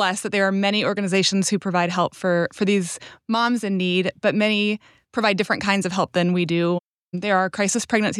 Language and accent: English; Florida, United States; now in St. Louis, United States; I'm from Florida originally, and my home church in Florida was a strong partner of Redeeming Life.